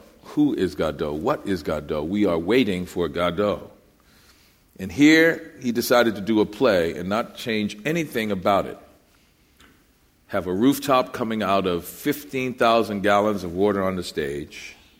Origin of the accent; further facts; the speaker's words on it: New Orleans, Louisiana, United States; I'm from New Orleans, so I definitely want to do it there.